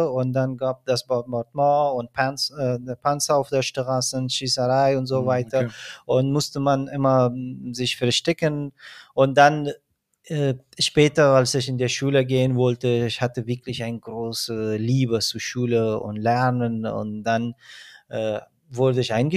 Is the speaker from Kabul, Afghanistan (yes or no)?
no; Baghlan, Afghanistan; Und ich bin im Krieg geboren und aufgewachsen. Ich bin im 1989 in Afghanistan, im Norden von Afghanistan, in der Provinz Baghlan aufgewachsen, geboren und später dann mein Vater berufsbedingt nach Kundus